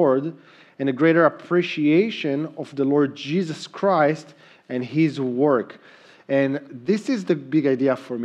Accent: Israel; Those of you that know me know I'm from Israel

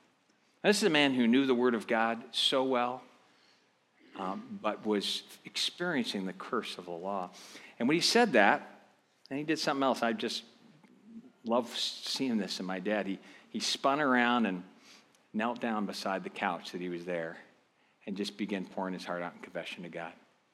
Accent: Philippines; born there; I grew up in a missionary family. I was born in the Philippines

